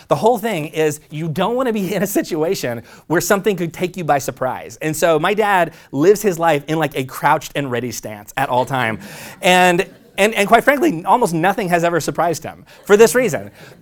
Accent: Oklahoma, United States; My dad, and again, small town in Oklahoma, so there were a lot of like narrow roads. I grew up near Route 66

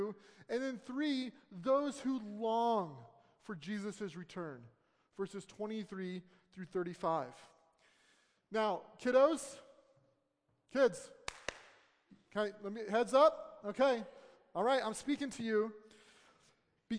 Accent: Seattle, Washington, United States; I remember the first time as a kid growing up in Seattle, downtown, and I was underneath the Space Needle, and I was looking up.

